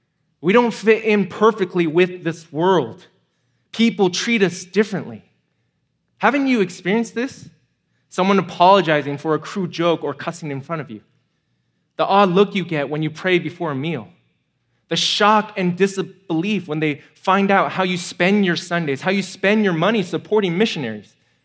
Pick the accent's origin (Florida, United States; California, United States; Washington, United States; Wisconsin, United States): California, United States; Simi Valley; Now, I grew up in Simi Valley, and growing up in Simi Valley was challenging for me.